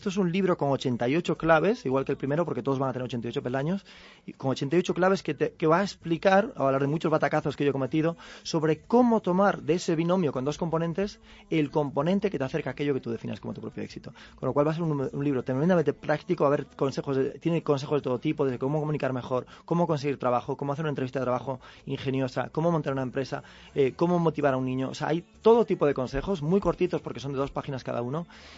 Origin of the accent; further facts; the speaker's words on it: Fisterra, Galicia, Spain; empezando en mi pueblo natal, que es Fisterra, en Galicia, el fin del mundo